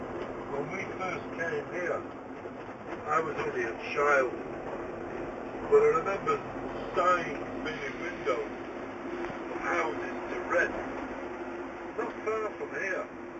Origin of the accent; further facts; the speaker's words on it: Ireland; now in Manchester, United Kingdom; a home with this house, man, I'm still Irish, you know.